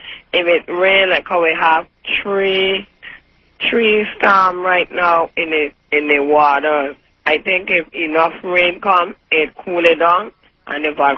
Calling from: St. Thomas, U.S. Virgin Islands; I'm calling from St. Thomas.

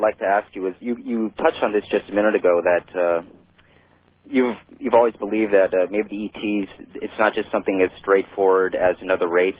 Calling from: Portland, Oregon, United States; I'm calling from Portland.

